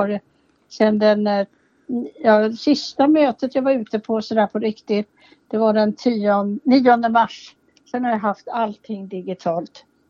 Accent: Tyresö, Stockholm County, Sweden; also born or lived in Umeå; vi kom från Umeå till Tyresö, för mamma och pappa tyckte inte vi skulle bo i stan. Och då hamnade vi bara utan tillfällighet i Tyresö. Och sen har ingen flyttat därifrån.

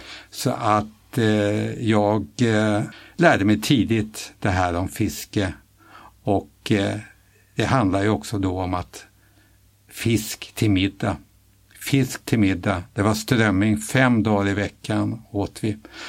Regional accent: Stockholm, Stockholm County, Sweden; barn hemma på Söder. Utan min släkt kom från skärgården. Morfar var ju fiskare ute i skärgården på en ö som heter Resarö.

